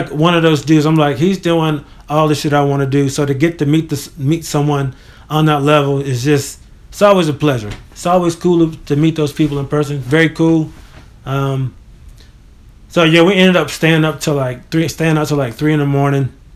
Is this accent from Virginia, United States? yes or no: yes; Charlottesville, Virginia, United States; I'm like, I'm from Virginia. I'm from Charlottesville. This is New York. I got all these country jokes.